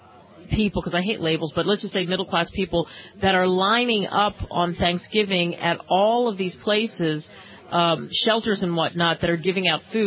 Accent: Philadelphia, Pennsylvania, United States; I mean, I could say this because I grew up in Philly.

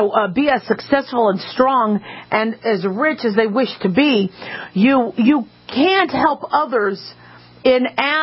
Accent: United States; it's easier for me to say because I'm an American citizen.

